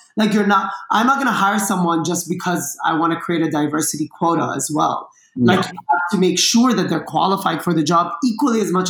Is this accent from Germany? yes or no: no; Dubai, United Arab Emirates; now in United States; I grew up in Dubai. I've never thought I was going to be living in America.